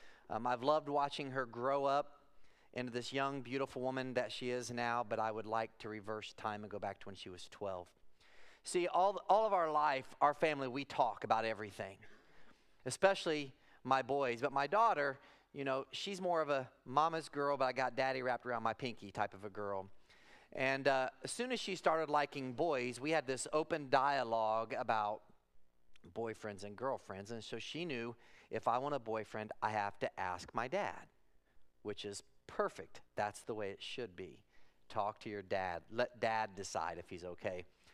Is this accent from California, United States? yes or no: no; Monmouth, Illinois, United States; I'm from Monmouth, Illinois, and excited to get to be with you guys today.